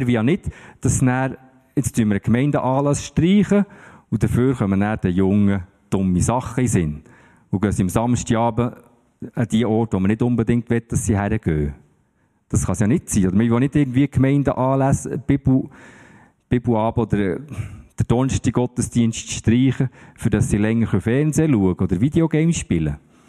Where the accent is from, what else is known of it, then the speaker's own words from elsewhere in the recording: Switzerland; Ich bin Schweizer, ich bin auch hier gross geworden.